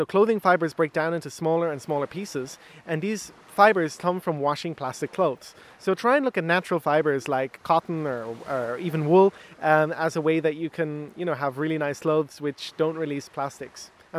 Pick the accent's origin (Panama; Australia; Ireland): Ireland; Munster; I'm from West Cork. I'm 23 years old now